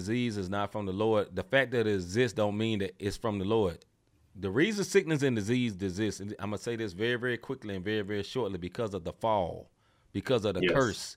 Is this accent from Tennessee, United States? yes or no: yes; Memphis, Tennessee, United States; now in St. Louis, United States; all the family I grew up around was in Memphis, Tennessee. My father, my mother, her father, her mother, brothers, sisters, cousins, and everybody. And nothing in my life seemed like it was supposed to move to St. Louis.